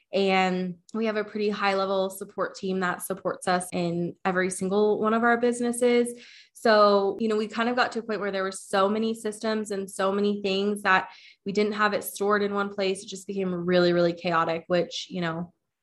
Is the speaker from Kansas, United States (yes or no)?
yes; Wichita, Kansas, United States; So I'm from Wichita, Kansas, and I started out as a stylist like many, many years ago